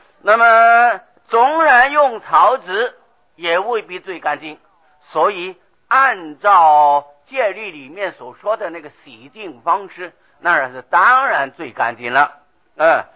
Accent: Shitoushan, Miaoli County, Taiwan; 狮头山啊，我从小住在狮头山。

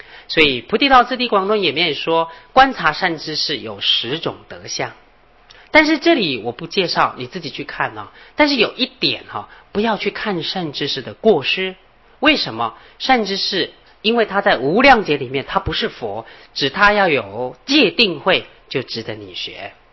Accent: China; 所以我们中国人是非常有福报的，你知道吗

